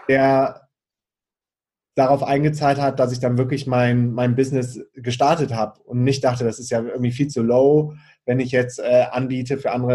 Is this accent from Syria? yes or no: no; Brazil; now in Germany; Wenn ich bei uns in Brasilien an der Kaltlagune bin, ich kann weit blicken, über das Meer blicken oder aufs Wasser gehen